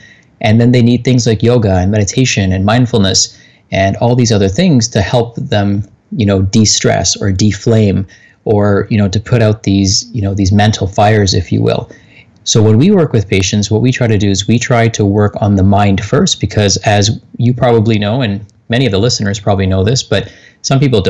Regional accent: Toronto, Ontario, Canada; my parents were immigrants, and, you know, I was born here I was born in Toronto, and we grew up in true scarcity

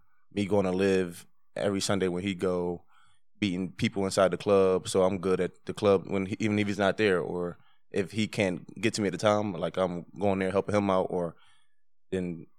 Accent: Philadelphia, Pennsylvania, United States; because like I'm from Philadelphia, so I never seen … I never seen these artists, you know, here.

